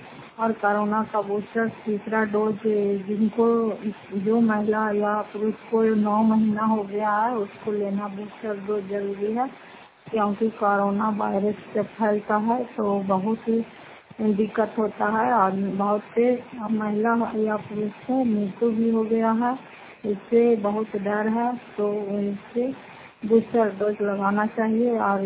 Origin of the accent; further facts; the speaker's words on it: Fatehpur, Bihar, India; घर फतेहपुर पंचायत मकरौता जिला नालंदा पचरा ब्लॉक की निवासी हूँ।